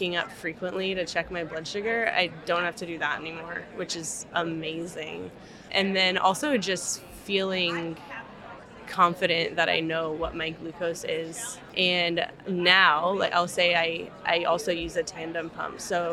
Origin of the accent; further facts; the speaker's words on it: California, United States; I grew up in Northern California, played outside as much as possible as a kid.